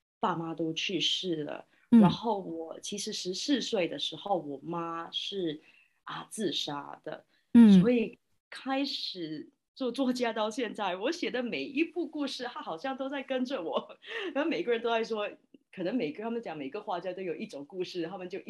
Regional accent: Singapore; now in Australia; 我原本是新加坡人，现在住在澳大利亚。

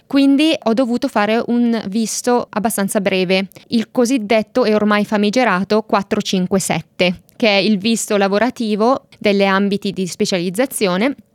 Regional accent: Collio di Vobarno, Lombardy, Italy; moved away as an adult; now in Australia; ho 33 anni, quasi 34 per essere proprio onesti. Io vengo da un paesino della provincia di Brescia che si chiama Collio di Vobarno, che è molto vicino al Lago di Garda.

